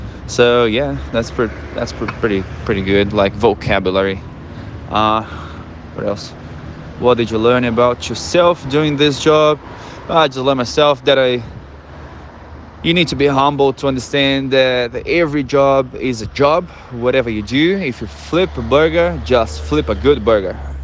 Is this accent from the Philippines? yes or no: no; Brazil; English is a second language; I would love if I could work in the things that I used to study in Brazil, in my hometown, did in my hometown as a civil engineer.